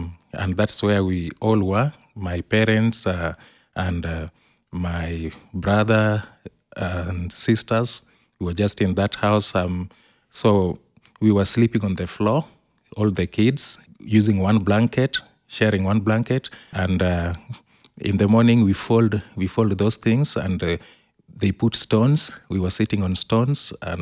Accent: Kisumu, Kisumu County, Kenya; I was born in Kisumu. That's a small town in Kenya, East Africa. My parents lived in the slum, and we were four siblings

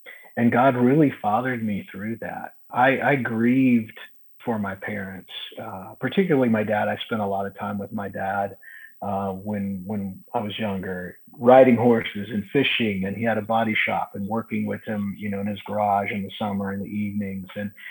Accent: Indiana, United States; now in Nashville, United States; I'm originally from Indiana, but we live outside of Nashville now, and I'm driving back to Nashville.

